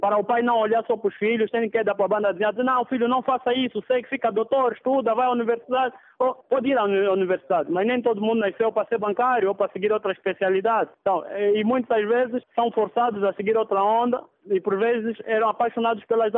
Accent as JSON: {"language": "Portuguese", "country": "Angola", "said": "nós devemos saber que antes disso somos angolanos"}